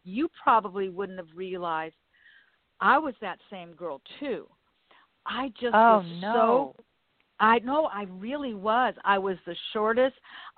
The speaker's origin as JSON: {"language": "English", "town": "Westchester", "country": "United States", "tie": "born there", "said": "I was born in Westchester. I started in Westchester. I went to 98th Street School"}